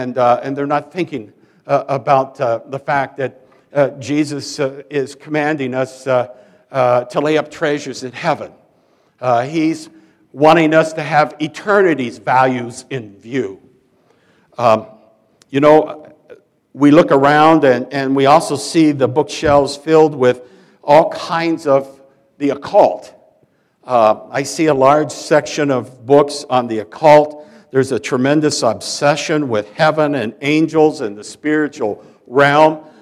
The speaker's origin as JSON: {"language": "English", "town": "Fairfield", "region": "Iowa", "country": "United States", "tie": "born or raised there", "said": "You know, my hometown of Fairfield, Iowa, is the home of Maharashi International University, or MIU."}